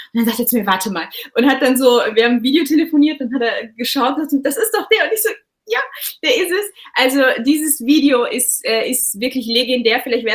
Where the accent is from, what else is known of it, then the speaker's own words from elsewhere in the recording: Germany; wo kommen Sie her? Und dann ich so, ja, aus Deutschland. Und ich so, was heißt, Take it or leave it, ja. Und ich so, ja, born and raised.